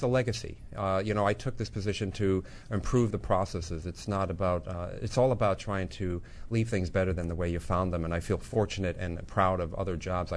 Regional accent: Grand Island, New York, United States; Grand Island, New York, outside of Buffalo.

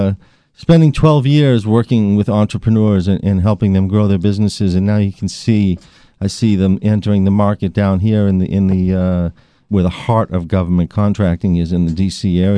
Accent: Boston, Massachusetts, United States; accent: Boston; So started my federal career back in Boston, Massachusetts. And I'm sure that the listeners will hear my Boston accent as we spend this hour together.

